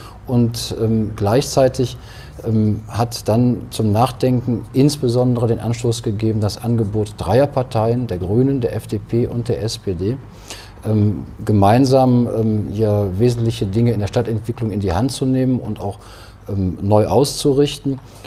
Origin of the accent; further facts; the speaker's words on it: North Rhine-Westphalia, Germany; Also diese Region, die wirklich von Engelskirchen über Gladbach bis an den Rhein reicht, das ist meine Heimat, hier kenne ich viele Menschen